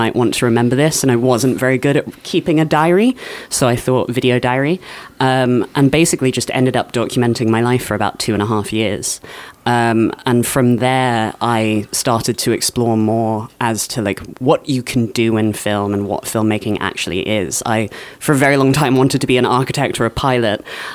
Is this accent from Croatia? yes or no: no; Australia; born there; I was born in Australia. I grew up kind of all over the place